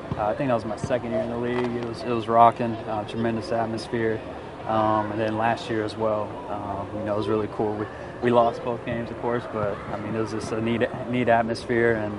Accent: Texas, United States; I grew up in Texas. We had 7-on-7 in the summers all the time

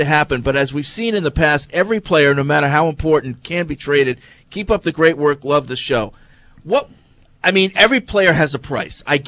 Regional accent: Brookline, Massachusetts, United States; now in Arizona, United States; I'm originally from Brookline, Mass., but moved to Arizona 20 years ago.

